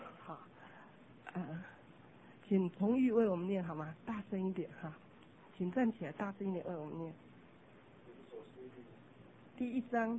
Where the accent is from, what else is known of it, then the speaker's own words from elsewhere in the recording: China; 我们中国人好像这一方面特别保守